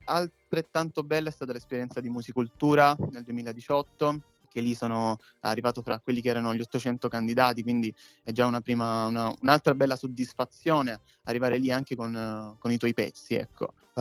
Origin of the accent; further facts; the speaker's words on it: Surbo, Apulia, Italy; Infatti lo abbiamo girato sia nel mio paese, qui a Surbo, sia su Torre dell'Orso che su San Foca.